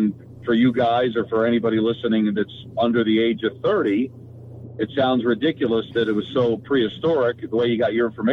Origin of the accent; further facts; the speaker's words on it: New Jersey, United States; Because I was the guy from Jersey, so I covered a lot of Devil and Net games.